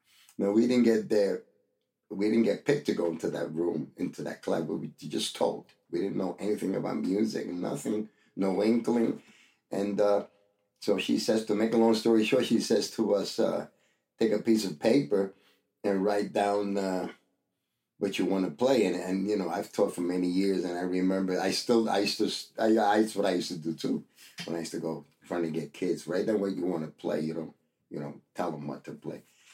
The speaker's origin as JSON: {"language": "English", "town": "Manatí", "country": "Puerto Rico", "tie": "born there", "said": "And I was born in Manatí, Puerto Rico."}